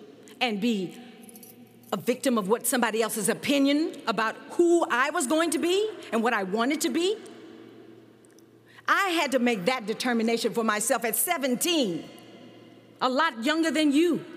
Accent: Houston, Texas, United States; Growing up in Houston, Texas, dance was my life when I was 4.

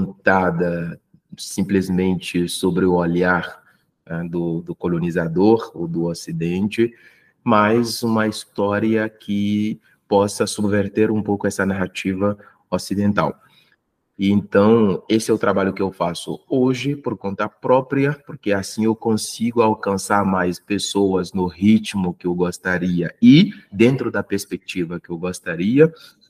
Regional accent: Benin; Portuguese is a second language; now in Brazil; eu sou do Benin, né? O Benin é um pequeno país que fica na costa oeste do continente africano.

